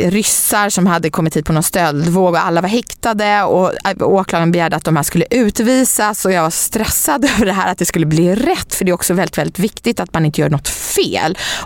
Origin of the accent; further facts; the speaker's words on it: Stockholm, Stockholm County, Sweden; Och jag är uppväxt i innerstan i Stockholm och haft bra uppväxtförhållanden